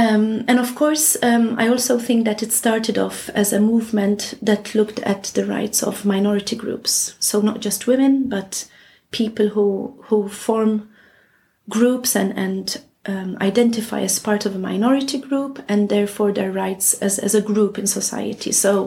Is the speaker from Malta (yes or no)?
yes; Malta; I'm originally from Malta. And I'm currently working at Roskilde University as professor in global studies.